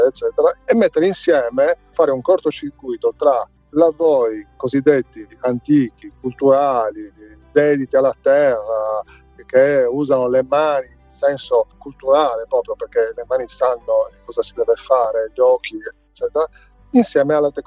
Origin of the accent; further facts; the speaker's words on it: Cagliari, Sardinia, Italy; born there; Quando ero ragazzino, siccome sono nato a Cagliari, però di genitori non cagliaritani ma di paese, io d'estate tornavo in paese e frequentavo i miei parenti